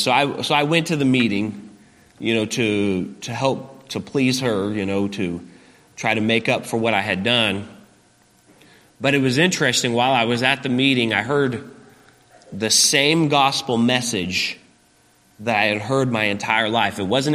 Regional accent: Oklahoma City, Oklahoma, United States; born there; I was born in Oklahoma City, and I grew up in an independent Baptist home.

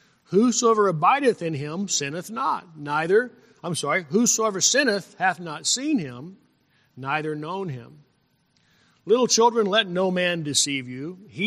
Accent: New Mexico, United States; Now, when I grew up in New Mexico, I wish you could have met my dad.

